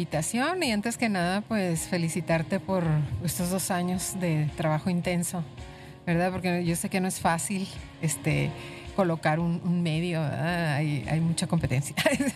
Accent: Chihuahua, Mexico; born there; Yo nací en Ciudad Chihuahua, capital. Hace ya 55 años, en el 67.

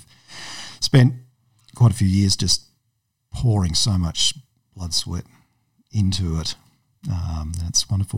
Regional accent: South Yarra, Victoria, Australia; I did that in year 12 and then went and did the thing you should do if you're a private school kid growing up in South Yarra.

